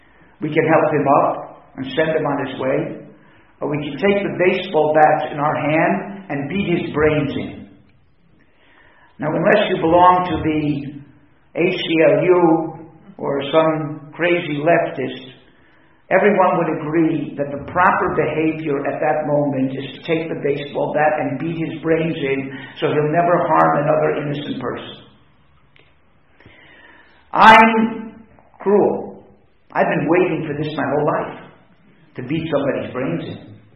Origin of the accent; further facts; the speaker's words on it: United States; As an American, I say we're going to little league practice, baseball practice, with baseball bats in our hands.